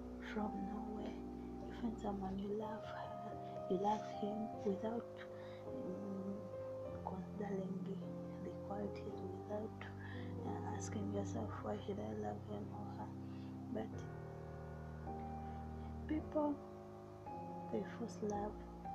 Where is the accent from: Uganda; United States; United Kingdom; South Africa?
Uganda; moved away; I'm from Uganda, but right now I'm here in online working as a housemaid.